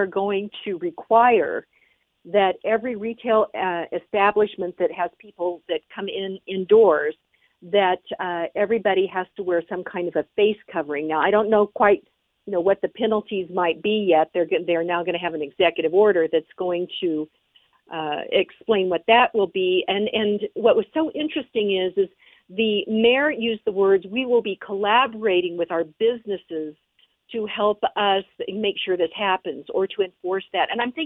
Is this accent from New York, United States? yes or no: no; Lone Tree, Colorado, United States; this last Thursday in my hometown of Lone Tree, Colorado, where I served on city council